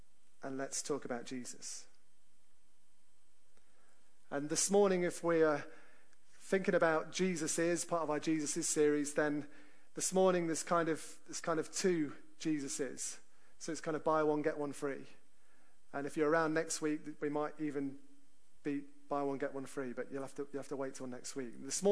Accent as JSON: {"language": "English", "country": "United Kingdom", "said": "of course we're British, most of us"}